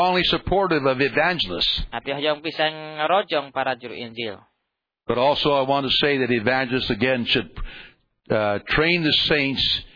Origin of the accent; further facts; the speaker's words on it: Montana, United States; When I was raised in Montana, I've seen many flocks.